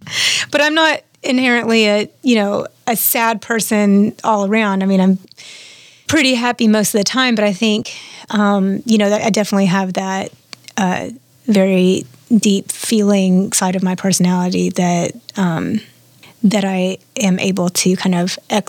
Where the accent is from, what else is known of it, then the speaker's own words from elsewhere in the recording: Birmingham, Alabama, United States; born there; I was born in Birmingham, Alabama, and my parents moved around quite a bit